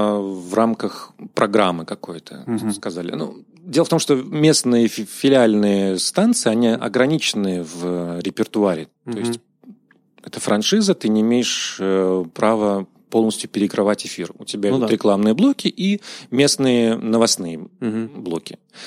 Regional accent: Siberia, Russia; now in Petrozavodsk, Russia; Ну, это было где-то на 3-м году моей жизни в Петрозаводске. Я, приехав из Сибири, не услышал этот говор и не перенял его, несмотря на то, что общался со всеми карелами.

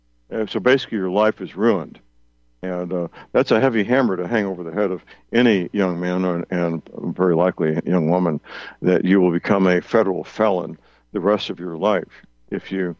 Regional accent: United States; That's just who we were at that time, growing up in the United States in the 1950s and early 1960s.

